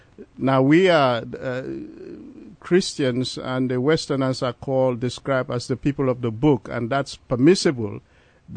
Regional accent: Gambia; take, for example, my home country, the Gambia, women are expected.

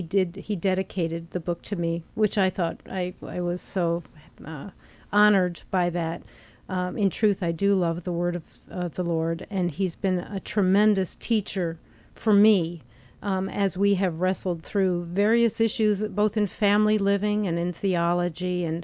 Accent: New York, United States; I'm from New York.

